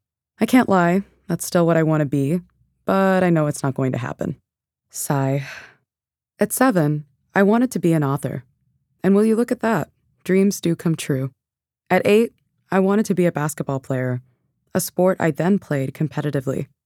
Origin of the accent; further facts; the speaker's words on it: Arlington Heights, Illinois, United States; I'm originally from Illinois. I was born in Arlington Heights, which is a city in the suburbs of Chicago.